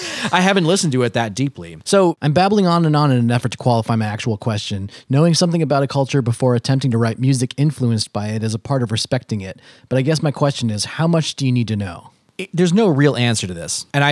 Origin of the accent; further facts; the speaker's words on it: United States; born there; I was born in America, which is this great melting pot.